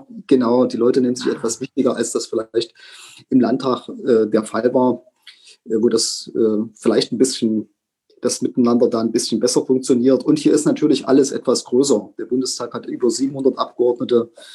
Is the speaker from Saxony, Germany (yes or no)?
yes; Saxony, Germany; Ich bin gerne Sachse, ich bin stolzer Sachse. Ich freue mich, dass ich aus Sachsen komme.